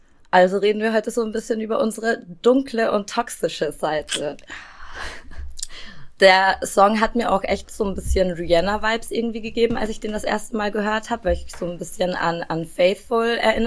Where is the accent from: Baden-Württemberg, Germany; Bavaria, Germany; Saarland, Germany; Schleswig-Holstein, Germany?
Bavaria, Germany; Regensburg; Ja, und ich denke, das ist so eine kleine Stadt und vergleichbar mit meiner Heimatstadt Regensburg